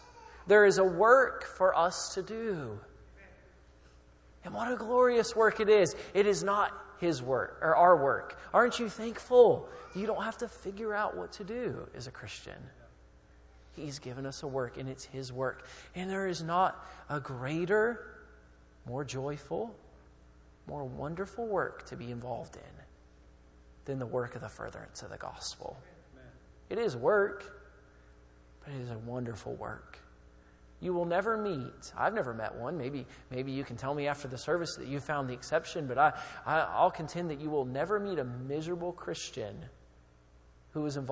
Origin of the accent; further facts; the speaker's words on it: United States; I'm an American. We're all Americans here. We like our freedom.